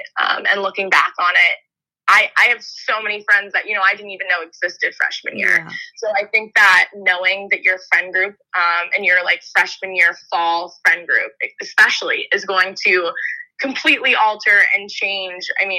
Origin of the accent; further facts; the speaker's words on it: San Francisco, California, United States; Yeah, so I grew up in San Francisco, so going to Penn was already a huge stretch.